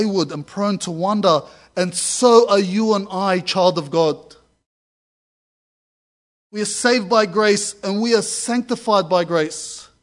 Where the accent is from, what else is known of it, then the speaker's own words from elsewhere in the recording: Greenacre, New South Wales, Australia; I was raised in Greenacre and I live in Yagoona. I've been in the Bankstown district all my life, so I'm from the concrete jungle.